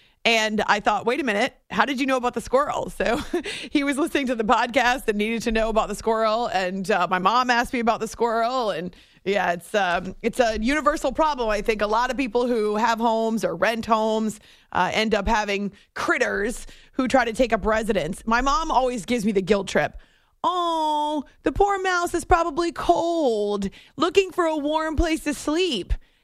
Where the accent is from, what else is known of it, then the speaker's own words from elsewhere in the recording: the South, United States; I'm from the South.